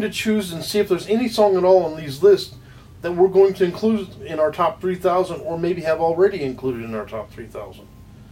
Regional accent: Terre Haute, Indiana, United States; And because I'm originally from Terre Haute

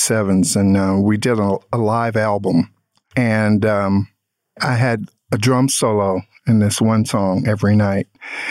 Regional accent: Durham, North Carolina, United States; And he played in an R&B band in my hometown, which is Durham, North Carolina.

